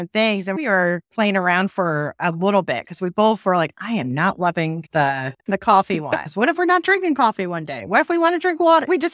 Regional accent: Rhode Island, United States; So I'm originally from New England. I think a third generation Rhode Island, New England person. So I'm from Rhode Island.

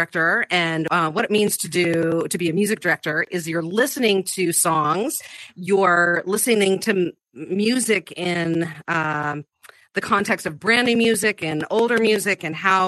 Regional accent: Montana, United States; Music was important to me in growing up in Montana.

